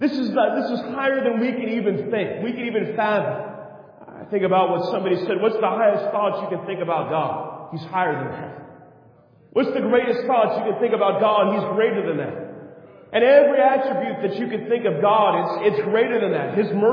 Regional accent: California, United States; Now, I grew up here in California. That's a hill. That's not a mountain.

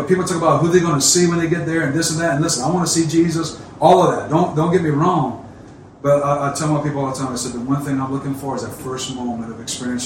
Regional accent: Louisiana, United States; accent: Cajun; moved away; I think part is some of my cultural background as a Cajun. If you always can tell by the accent, I am originally from South Louisiana.

